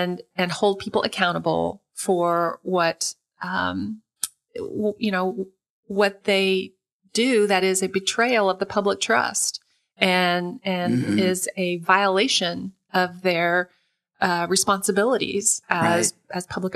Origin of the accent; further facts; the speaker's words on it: Tulsa, Oklahoma, United States; I'm an Oklahoman. I grew up in East Tulsa. And so, even getting out of that neighborhood and going to college was a big deal.